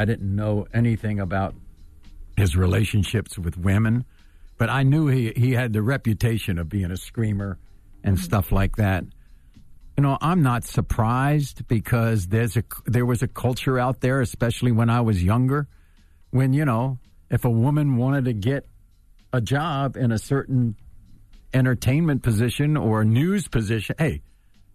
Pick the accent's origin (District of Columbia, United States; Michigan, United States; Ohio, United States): District of Columbia, United States; Washington; I grew up in Washington, D.C., so I'm kind of a local kid, and I've been around government most of my life.